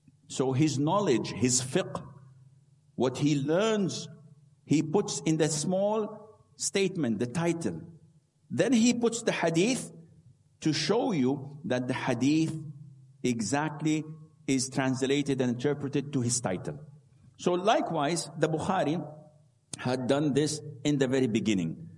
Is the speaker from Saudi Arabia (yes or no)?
yes; Saudi Arabia; English is a second language; Who cares you paid money? I come from Saudi Arabia. I don't care about money.